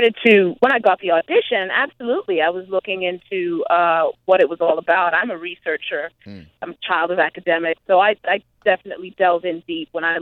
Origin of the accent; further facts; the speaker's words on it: Zimbabwe; I grew up in Zimbabwe, but he was very, very well known there.